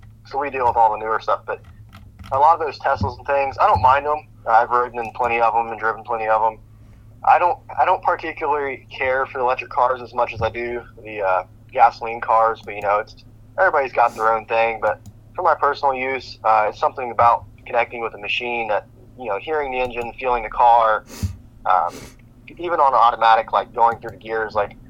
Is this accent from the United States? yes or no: yes; Columbus, Ohio, United States; I am from Columbus, Ohio. It's where I grew up, born and raised, and that's where I still currently reside.